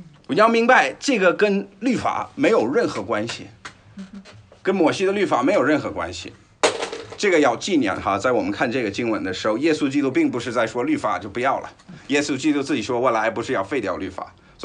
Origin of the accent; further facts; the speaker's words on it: United States; 所以你是中国人，我是美国人，但是我们是跟随耶稣基督的人